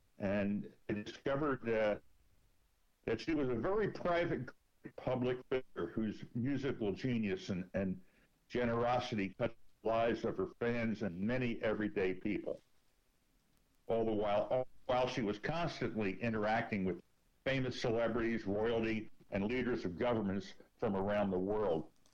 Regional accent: Philadelphia, Pennsylvania, United States; also born or lived in Darby; I was born in the Philadelphia area, a little town called Darby, but raised in Philadelphia.

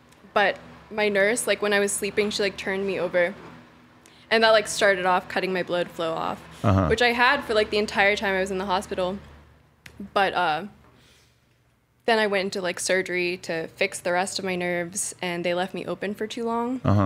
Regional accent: East Coast, United States; also born or lived in Washington, D.C.; now in San Diego, United States; My stepdad was in the military, and I was born in DC, and I just moved around the East Coast until like 2 years ago.

